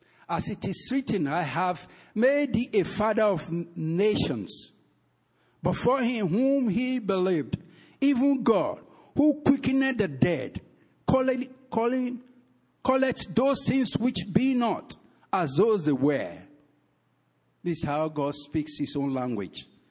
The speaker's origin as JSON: {"language": "English", "region": "Delta", "country": "Nigeria", "said": "I'm from Ika. So although I speak Benin mostly, but the Lord still talk to me in my father's tongue too."}